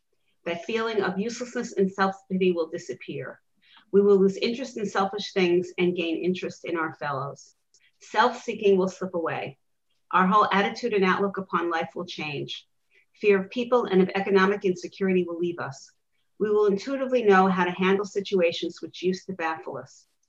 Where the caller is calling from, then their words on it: Alexandria, Virginia, United States; And I'm speaking from Alexandria, Virginia.